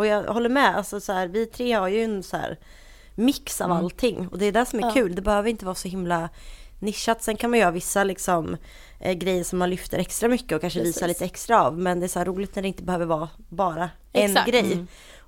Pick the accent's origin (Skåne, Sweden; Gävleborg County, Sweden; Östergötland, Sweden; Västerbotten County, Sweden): Östergötland, Sweden; Linköping; now in Stockholm, Sweden; Bor här i Stockholm. Jag kommer ursprungligen från Linköping. Det hör man på min fantastiska dialekt. Ja, har bott här i typ 10 år.